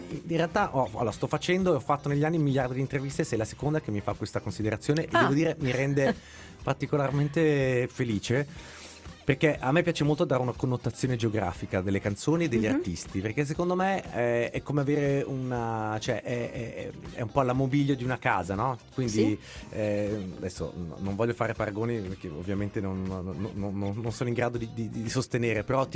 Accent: Milan, Lombardy, Italy; io sono nato e cresciuto a Milano, sono legato, sono affezionato, la mia vita passa attraverso Milano

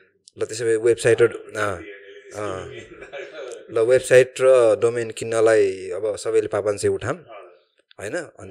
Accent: Kathmandu, Bagmati, Nepal; मेरो पहाड घर त खोटाङ हो तर अब काठमाडौँ किड्नी हो म भनेको यहीँ ब्रटअप भएको अनि कोटेश्वरलाई चाहिँ मेरो गाउँ भन्छु क्या

